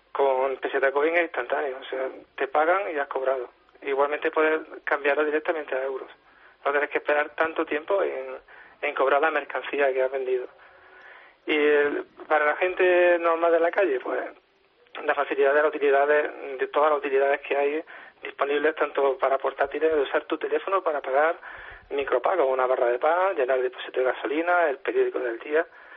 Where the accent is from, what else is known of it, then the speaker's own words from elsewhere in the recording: Spain; siendo español